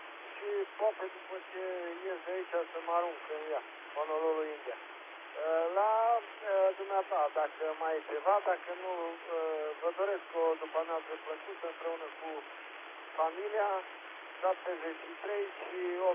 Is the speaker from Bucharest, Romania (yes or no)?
no; Alba Iulia, Alba County, Romania; eu sunt din Alba Iulia, de la 1 iulie am ieșit la pensie, am lucrat în învățământ, am fost prof de informatică